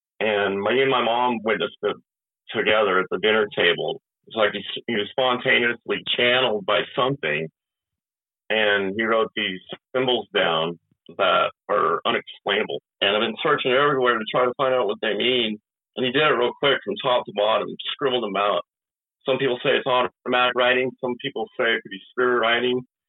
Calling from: Willits, California, United States; Yes, sir. I'm calling from Willits, California. It's in Northern California. It's a small town, probably about 10,000 people.

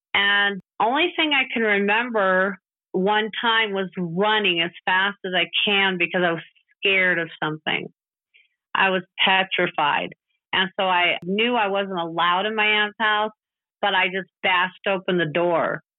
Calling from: Colorado, United States; Yes, I am. I'm calling from the San Luis Valley.

